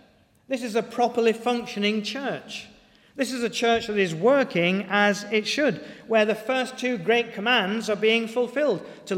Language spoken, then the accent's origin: English; United Kingdom; And we're British, we're polite, we don't like to talk about these things.